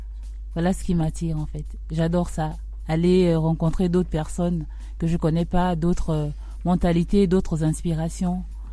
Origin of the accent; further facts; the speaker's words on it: Port-Gentil, Ogooué-Maritime, Gabon; born there; notre objectif n'est pas juste la ville de Port-Gentil, donc ma ville natale, mais le Gabon et l'Afrique.